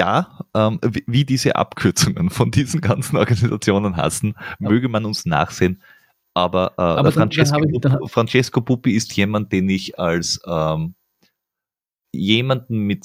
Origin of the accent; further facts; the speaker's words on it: Austria; Außerdem, wir sind aus Österreich und das ist in der Schweiz.